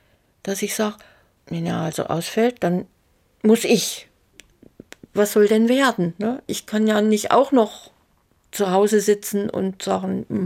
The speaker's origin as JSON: {"language": "German", "region": "East Germany", "country": "Germany", "said": "Ich war aus dem Osten, also auf dem falschen Stern geboren."}